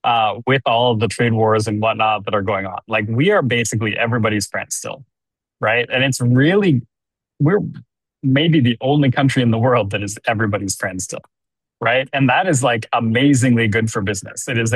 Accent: Ontario, Canada; So I'm a very Canadian person. I grew up in Northern Ontario.

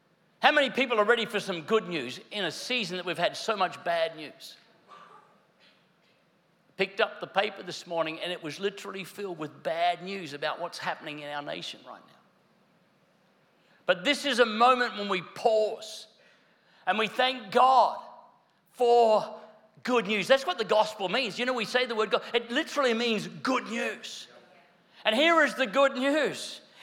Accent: Queensland, Australia; I don't, I'm from Queensland, I dream of a sweaty Christmas.

